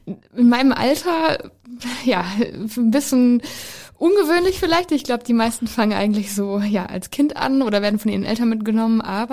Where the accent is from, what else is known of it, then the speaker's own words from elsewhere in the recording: North Rhine-Westphalia, Germany; ich komme ja aus Ostwestfalen-Lippe, da sind wir nicht so gesegnet mit Bergen und Schnee wird auch immer seltener